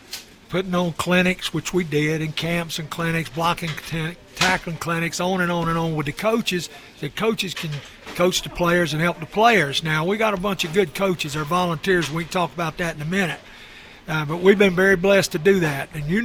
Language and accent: English; Rock Hill, South Carolina, United States; we grew up in Rock Hill, you know, all our life. You know, went to Central Elementary School, then to Rock Hill High School.